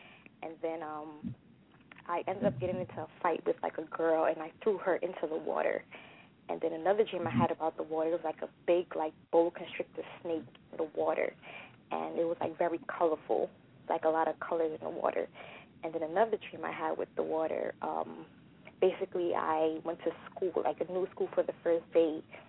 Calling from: Brooklyn, New York, United States; calling again. I'm calling from Brooklyn, New York.

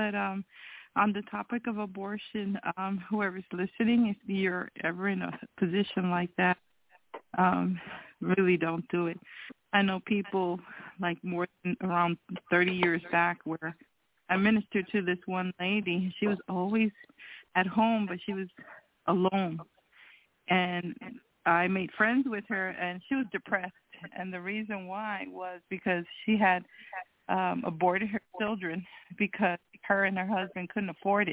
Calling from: Texas, United States; from Texas.

